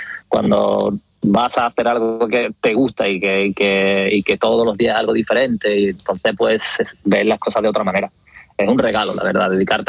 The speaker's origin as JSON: {"language": "Spanish", "town": "Cádiz", "region": "Andalusia", "country": "Spain", "tie": "born or raised there", "also_born_or_lived": "Italy", "said": "yo nací en Cádiz, me crié en el río San Pedro, una barriada cerca de la ciudad, y bueno, con 18 años ya mi familia se vino a vivir a Cádiz capital"}